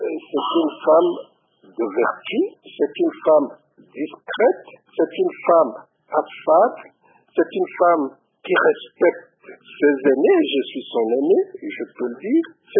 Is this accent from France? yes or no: no; Nord-Ubangi, DR Congo; je suis un Congolais et natif de la province de l'Équateur et particulièrement dans le nord Ubangi.